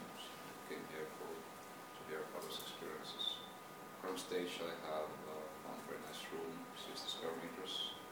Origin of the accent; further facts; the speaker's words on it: Tartu, Tartu County, Estonia; Tartus, Estonia.